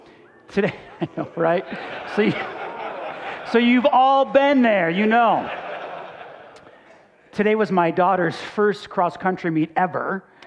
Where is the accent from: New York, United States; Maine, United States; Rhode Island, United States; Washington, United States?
New York, United States; Buffalo; I grew up in Buffalo, New York. So I'm a Bills fan.